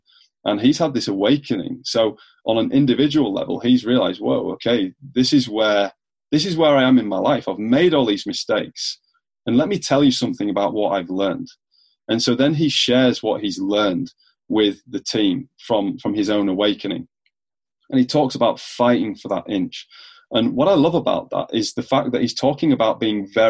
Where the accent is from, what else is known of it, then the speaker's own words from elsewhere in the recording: England, United Kingdom; Yeah, I have to say that although I'm being an Englishman, I'm not an American football fan per se.